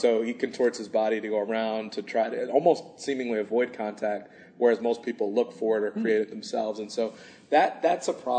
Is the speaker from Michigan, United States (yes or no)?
no; Chicago, Illinois, United States; I live in Chicago. I'm from Chicago.